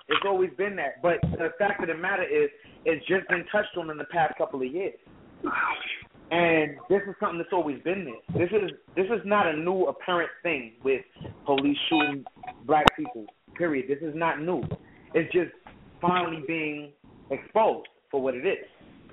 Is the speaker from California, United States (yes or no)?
no; Queens, New York, United States; me being an '80s baby and me seeing it on a regular basis, I grew up in Queens.